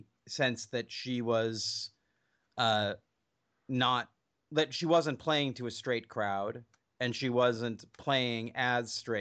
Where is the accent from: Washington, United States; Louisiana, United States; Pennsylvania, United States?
Washington, United States; Olympia; That was, you know, growing up in Olympia, that's what I got from it.